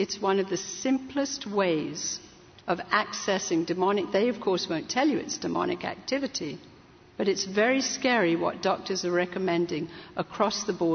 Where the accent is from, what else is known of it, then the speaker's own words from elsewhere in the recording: India; where I grew up in India, this kind of teaching was 100% acceptable.